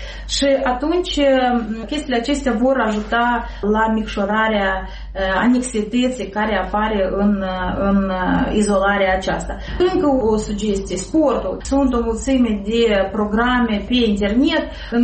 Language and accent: Romanian; Moldova; pe care le avem nu doar noi ca moldoveni, dar le are toată lumea.